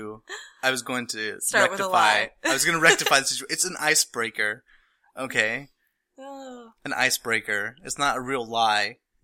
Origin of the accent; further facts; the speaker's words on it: North Carolina, United States; I'm from North Carolina, but it just... comes out every now and then